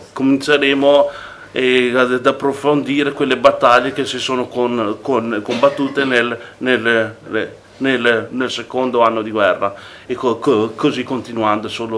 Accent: Trentino-Alto Adige, Italy; io come trentino la percepisco in una maniera forse più di cuore, perché io, mettiamola così, appartenevo a quello che praticamente era l'impero

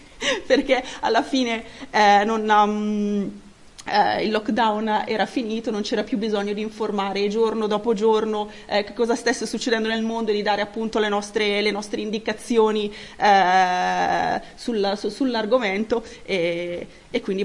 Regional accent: Bergamo, Lombardy, Italy; innanzitutto io vengo da Bergamo, che come sappiamo è stata la città simbolo, diciamo, della prima ondata

